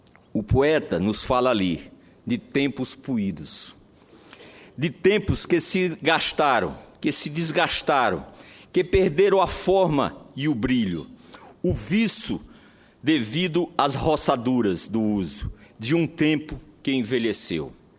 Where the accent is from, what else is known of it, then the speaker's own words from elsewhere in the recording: Jatobá, Pernambuco, Brazil; born there; aos meus conterrâneos da minha pequena Jatobá, onde eu nasci.